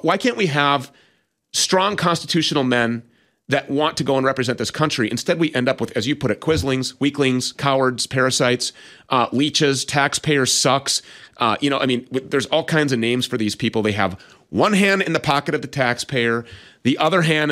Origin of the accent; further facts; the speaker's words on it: Minnesota, United States; He's been a major player in gun rights activism in Missouri, as well as right here in my home state of Minnesota.